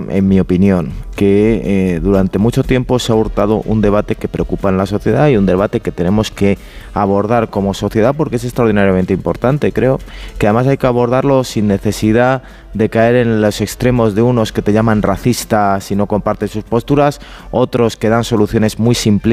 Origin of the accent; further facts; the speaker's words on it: Madrid, Community of Madrid, Spain; vas simplemente como un madrileño más por la calle en este caso